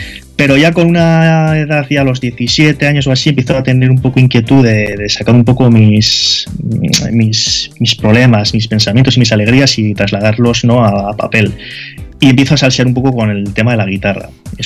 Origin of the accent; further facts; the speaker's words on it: Pamplona, Navarre, Spain; Bueno, yo soy navarro, de Pamplona.